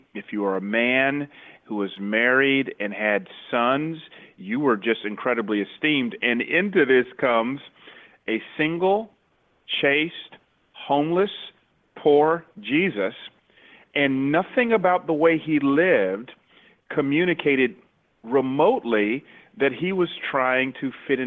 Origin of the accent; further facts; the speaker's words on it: Atlanta, Georgia, United States; I grew up in the Bible Belt in Atlanta